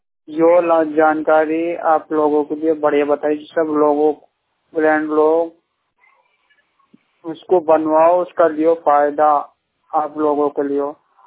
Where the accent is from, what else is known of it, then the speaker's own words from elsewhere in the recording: Meerut, Uttar Pradesh, India; मैं मेरठ का रहने वाला हूँ।